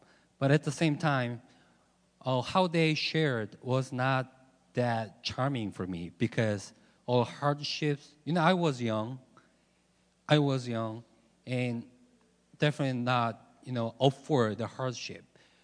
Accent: South Korea; first language Korean; English is a second language; I'm from South Korea. I was born and raised in South Korea for more than 25 years. So my mother tongue is Korean.

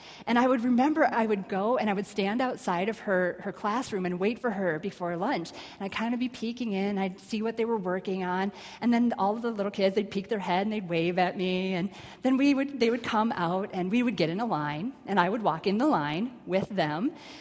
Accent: Elbow Lake, Minnesota, United States; I grew up in Elbow Lake, Minnesota

